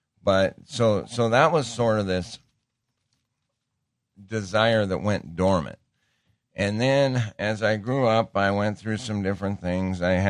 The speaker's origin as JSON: {"language": "English", "region": "Montana", "country": "United States", "tie": "born or raised there", "said": "I grew up in Montana, and as crazy as it is, back in the 60s and early 70s, to date myself, silver dollars were still floating around."}